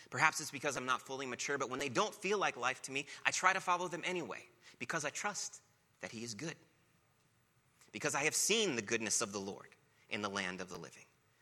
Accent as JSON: {"language": "English", "country": "United States", "said": "As an American, I was told pretty clearly by my culture what would lead to success and prosperity."}